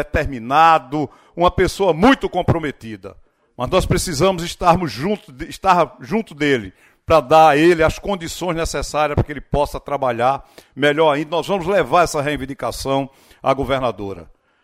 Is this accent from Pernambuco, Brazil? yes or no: yes; Cruz de Rebouças, Pernambuco, Brazil; o povo da minha terra. Levamos às ruas de Cruz de Rebouças muita alegria, valorizando a cultura, o artista local, os artistas pernambucanos.